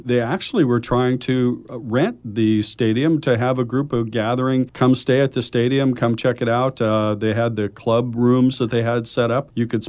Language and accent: English; Milwaukie, Oregon, United States; I'm a local kid. I grew up here in Milwaukee. I went to Rex Putnam High School.